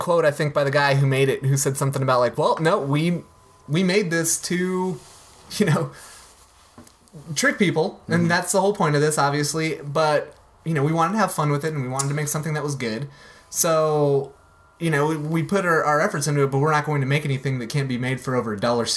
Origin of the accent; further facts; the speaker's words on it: El Paso, Texas, United States; Growing up in El Paso, I would go to the flea market and buy Adidas brand clothes instead of Adidas.